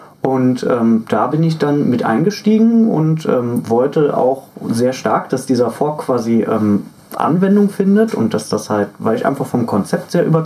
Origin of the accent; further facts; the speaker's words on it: Berlin, Germany; Also ich komme ja ursprünglich zwar aus Berlin, aber freifunkmäßig bin ich eingestiegen in Fürstenwalde.